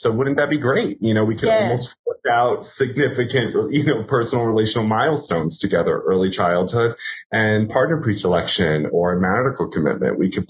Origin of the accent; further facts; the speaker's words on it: New York, United States; you know, I'm native New Yorker and I spend most of my time here.